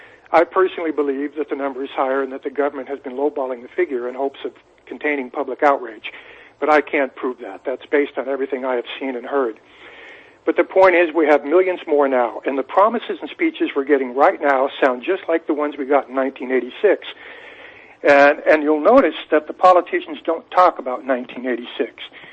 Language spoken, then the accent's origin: English; California, United States; Growing up in Southern California, I began to see the illegal immigration problem in the 1970s.